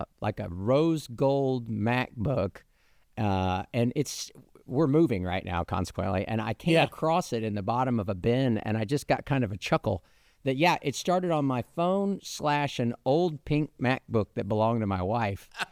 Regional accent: Oklahoma, United States; now in Arkansas, United States; But the funny thing is I grew up in Oklahoma

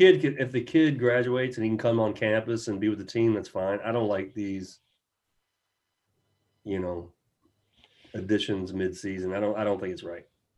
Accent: Tennessee, United States; I'm like, dude, I'm from Tennessee. I'm not even from Virginia.

